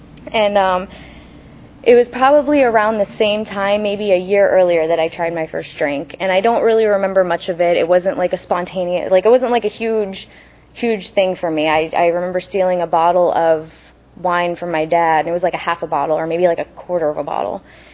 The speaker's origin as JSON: {"language": "English", "town": "Tampa", "region": "Florida", "country": "United States", "tie": "born or raised there", "said": "I grew up in South Tampa to amazing parents."}